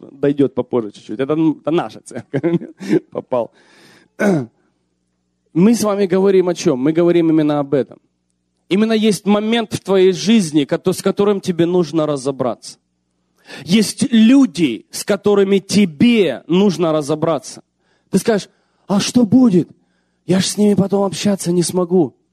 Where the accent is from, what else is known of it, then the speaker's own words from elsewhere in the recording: Ukraine; я тоже украинец, тоже там вырос.